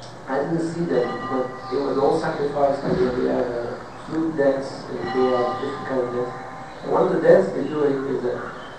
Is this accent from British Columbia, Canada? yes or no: yes; Vancouver, British Columbia, Canada; we didn't realize it because I'm from Vancouver, and Vancouver there's so much rain.